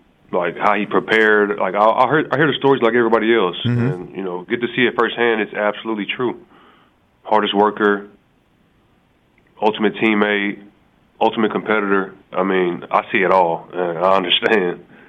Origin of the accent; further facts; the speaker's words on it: Galveston, Texas, United States; Well, I used to see the Texans because I'm from the Houston area